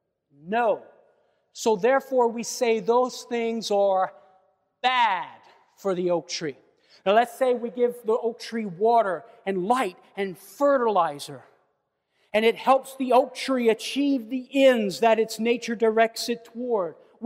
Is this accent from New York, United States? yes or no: no; Louisiana, United States; I'm coming from Louisiana, and we have a bunch of them, right?